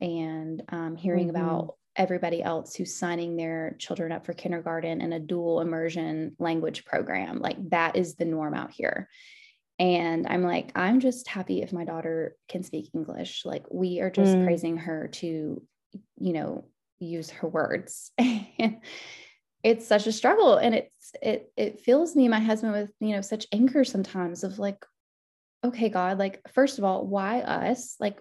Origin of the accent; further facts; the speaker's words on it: Georgia, United States; now in New York, United States; I'm from Georgia to here in New York.